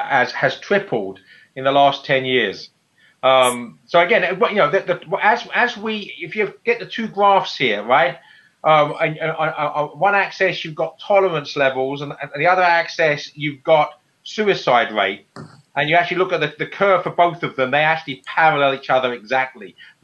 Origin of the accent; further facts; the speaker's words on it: England, United Kingdom; As an Englishman, I think that only St. John Fisher had the courage to withstand the tyranny of Henry VIII.